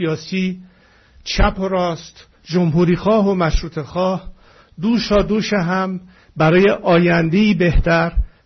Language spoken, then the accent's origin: Persian; Iran; امروز با شما به عنوان یک ایرانی که بیش از 4 دهه است زندگی خود را بدون هیچ گونه انگیزه شخصی وقف آزادی میهنش کرده